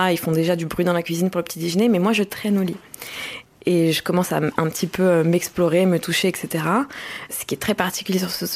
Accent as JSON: {"language": "French", "country": "Morocco", "tie": "born or raised there", "said": "j'ai grandi au Maroc, avec une culture qui est pas forcément ouverte, voire pas du tout ouverte sur la sexualité, le corps féminin."}